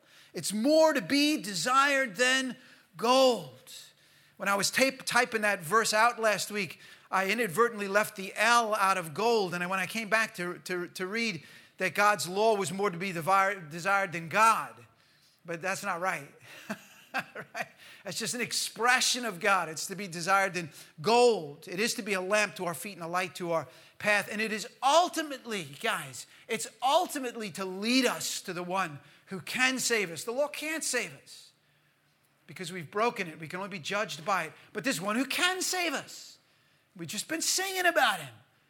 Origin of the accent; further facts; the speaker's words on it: United States; I grew up in the States, and we, you know, I don't know that they do it anymore, but every morning at school, we used to put our hand over our heart